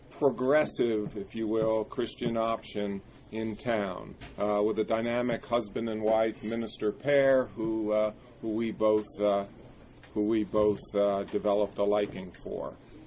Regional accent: New Jersey, United States; I grew up in New Jersey in a Reform Jewish family. I went off to college in Chicago

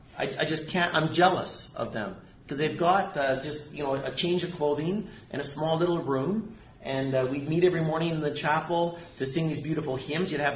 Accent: Alberta, Canada; I'm a cowboy from Central Alberta

